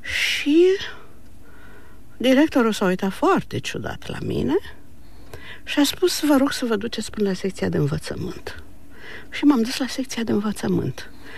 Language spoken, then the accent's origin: Romanian; Bucharest, Romania; also born or lived in Roman; Drept care m-am născut în Roman.